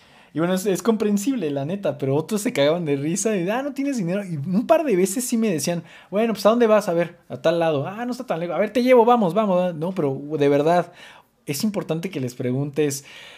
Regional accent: Mexico; ¿De dónde eres? México.

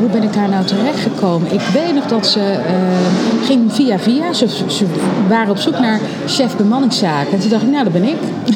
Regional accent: Rotterdam, South Holland, Netherlands; also born or lived in Suriname; Geboren in Suriname, getogen in Rotterdam.

